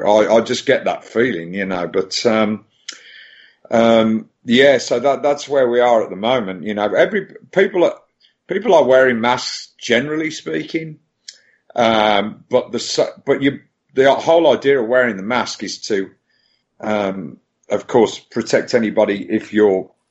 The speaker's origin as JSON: {"language": "English", "town": "Birmingham", "region": "West Midlands", "country": "United Kingdom", "lives_now": "Brighton, United Kingdom", "said": "No, I'm from Birmingham, but I actually live, in these times, I actually live near the coast. So I live near Brighton"}